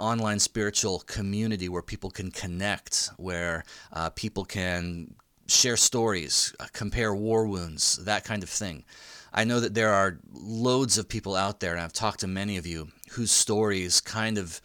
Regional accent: California, United States; growing up in Orange County and discovering 106.7 KROQ.

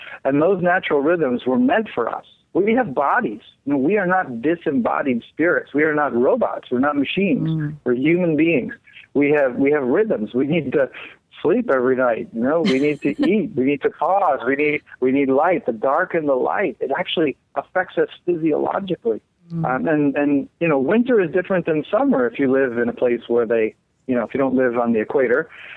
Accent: Ohio, United States; I'm from Northern Ohio, so we have the same thing, the distinct seasons.

